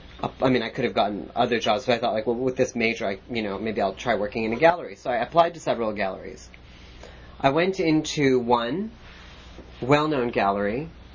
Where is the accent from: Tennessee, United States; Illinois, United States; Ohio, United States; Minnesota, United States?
Illinois, United States; He was also from Illinois. I was raised in Illinois, and we had kind of a good connection.